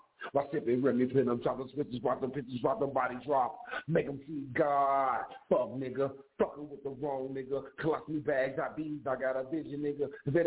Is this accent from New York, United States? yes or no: no; Chicago, Illinois, United States; I'm from Chirac. I just come and get some bars and show some love to your flow, man.